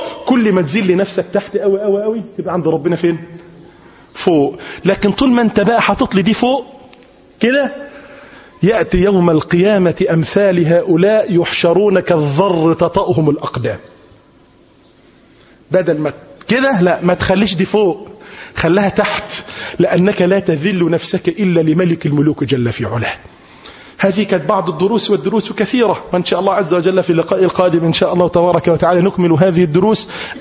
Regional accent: Egypt; بلادنا مصر

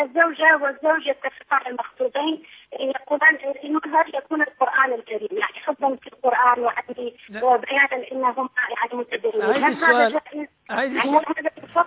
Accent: Iraq; يعني المتعارف عليه عندنا في العراق

